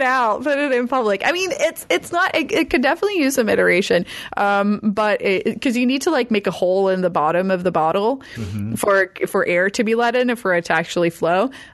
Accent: Sweden; I'm European, I'm from Sweden

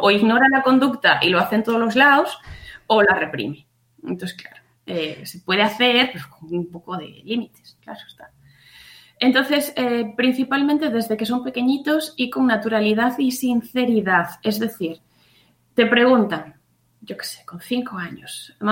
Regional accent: Bueu, Galicia, Spain; now in Burela, Spain; yo soy de Pontevedra, de un pueblecito que se llama Bueu, pero vivo en Burela, en la costa de Lugo, la Mariña que está tan infectada de COVID.

